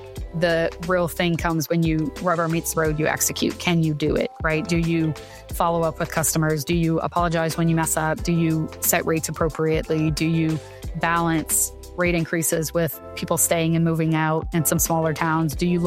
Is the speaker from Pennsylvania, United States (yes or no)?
no; Louisiana, United States; So I grew up in Louisiana.